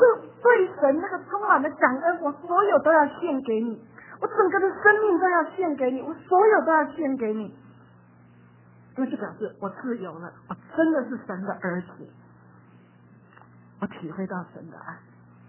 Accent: China

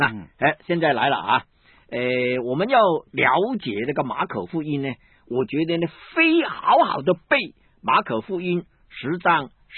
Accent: Guangdong, China; 我们广东人没有总的来说的。

